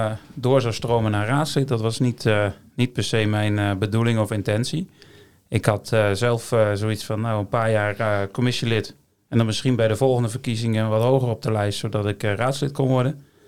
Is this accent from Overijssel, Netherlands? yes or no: yes; IJsselmuiden, Overijssel, Netherlands; Ik kom uit IJsselmuiden.